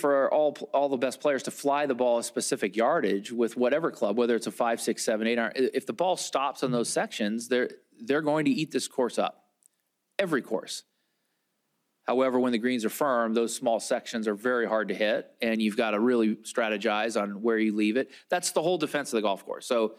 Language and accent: English; California, United States; And hopefully, as a Californian, although I'll be moving soon, but we lead by example.